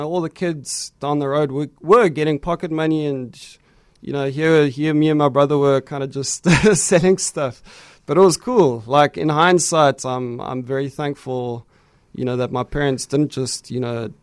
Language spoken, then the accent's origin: English; Johannesburg, Gauteng, South Africa; In Joburg.